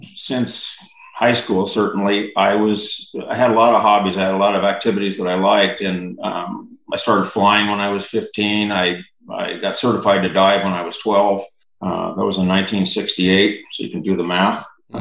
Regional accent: Virginia, United States; also born or lived in California; moved from Virginia, or from California to Virginia, when I think I was about 13. So I you know, my formative years were in Virginia, Northern Virg

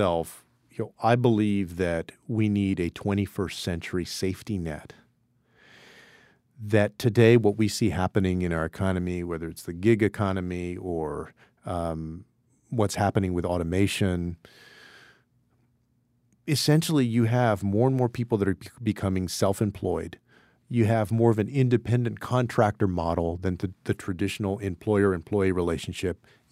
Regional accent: Texas, United States; the 38 electoral votes of my home state of Texas.

